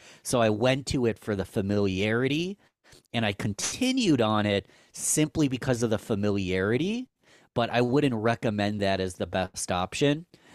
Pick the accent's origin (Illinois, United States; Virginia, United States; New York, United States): New York, United States; Rochester; I'm from Rochester, New York, in the United States.